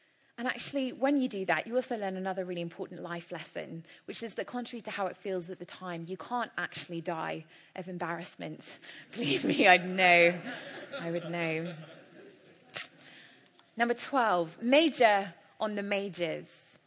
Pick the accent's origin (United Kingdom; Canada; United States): United Kingdom; England; These situations are really hard for us as British people. They actually require us getting over our own Englishness and our sense of etiquette and our cultural abhorrence for invading somebody else's privacy.